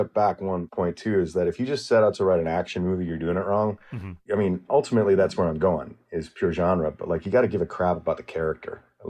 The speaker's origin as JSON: {"language": "English", "town": "Madison", "region": "Wisconsin", "country": "United States", "tie": "born or raised there", "said": "what I love about growing up in Madison and traveling throughout the state and having family in Wisconsin Rapids and up in Superior"}